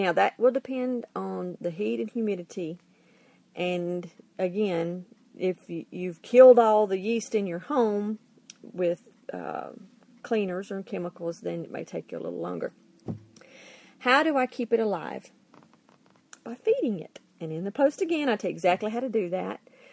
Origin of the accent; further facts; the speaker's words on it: the South, United States; now in Northern Idaho, United States; You know, we're from the South and we're transplanting to Northern Idaho. So down there, it was 105, 115 in the summer, and I didn't want to turn the oven on to make bread.